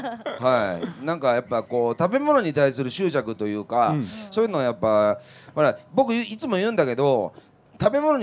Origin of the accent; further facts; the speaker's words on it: Yamanashi, Japan; moved away as an adult; now in Tokyo, Japan; で一人暮らしを、そうそう、山梨から上京して一人暮らしを始めて